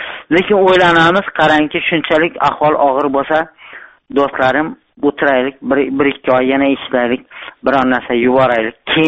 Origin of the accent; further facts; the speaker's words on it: Xorazm Region, Uzbekistan; now in Bogdanovich, Russia; Xorazmdanmiz. Rossiyaning Sverdlovsk viloyatining Bogdanovich shahrida ishlayapmiz.